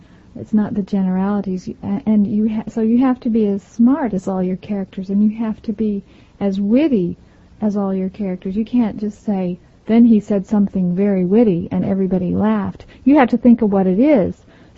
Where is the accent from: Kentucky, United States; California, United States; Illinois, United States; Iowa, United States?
Kentucky, United States; Carlisle; The eastern part of Kentucky, sort of wedged in between the bluegrass and the mountains. It was tobacco farming.